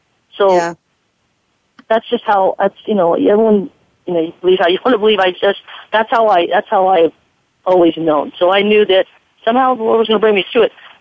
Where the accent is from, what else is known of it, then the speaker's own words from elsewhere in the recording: Arizona, United States; now in California, United States; Well, what happened is that my mom was in Arizona, because I was raised in Arizona, and I was in, obviously, California.